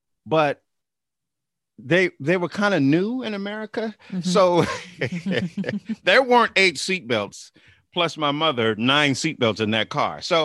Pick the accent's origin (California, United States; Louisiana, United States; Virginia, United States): California, United States; Bakersfield; I am in my hometown, Bakersfield, California, just an hour and a half, 2 hours north of Los Angeles.